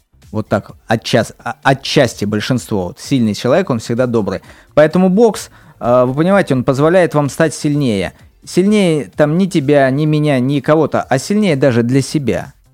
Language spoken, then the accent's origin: Russian; Oryol, Oryol Oblast, Russia; озвучивают город Орел, мой родной город